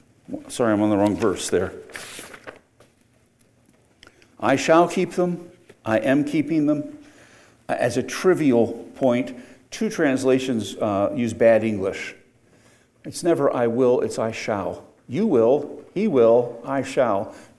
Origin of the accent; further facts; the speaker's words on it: Pennsylvania, United States; I grew up in Pennsylvania, as you all know